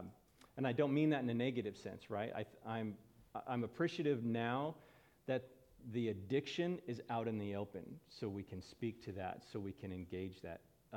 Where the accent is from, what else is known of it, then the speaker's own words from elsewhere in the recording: Los Angeles, California, United States; now in Portland, United States; When we moved up here, and I born and raised in Los Angeles, and so unique perspectives on population